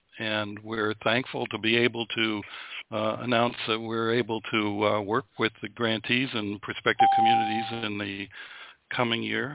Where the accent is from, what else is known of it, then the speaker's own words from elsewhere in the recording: Illinois, United States; Cook County, my hometown